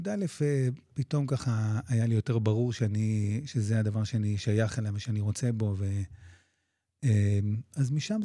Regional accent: Tel Aviv, Tel Aviv District, Israel; also born or lived in Eilat; אבל אני נולדתי בתל אביב, אפילו דור שלישי. יש לי סבתא שנולדה בתל אביב.

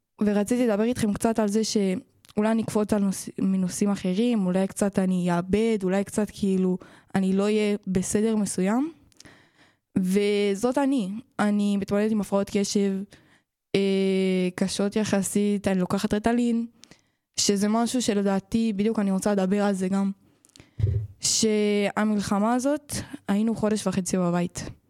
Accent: Ra'anana, Central District, Israel; אני בת 16, אני מרעננה.

